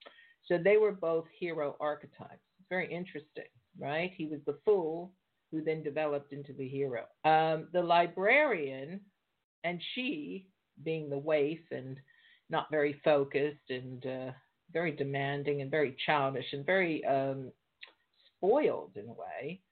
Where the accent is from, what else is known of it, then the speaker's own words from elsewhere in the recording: United States; now in United Kingdom; America, I love you. You're my home country, even though I live in the UK.